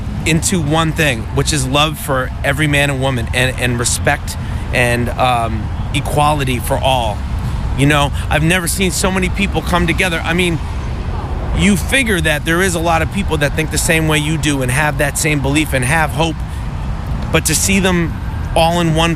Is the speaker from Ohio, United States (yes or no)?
no; Boston, Massachusetts, United States; I'm from Boston, Massachusetts.